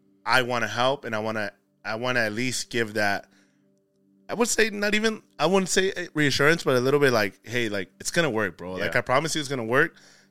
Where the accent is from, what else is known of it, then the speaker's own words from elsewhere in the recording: Baldwin Park, California, United States; Man, born and raised in Little Baldwin Park, California.